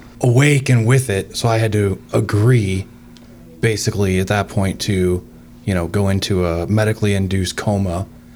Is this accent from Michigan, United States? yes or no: no; Parma, Ohio, United States; So I grew up in Parma.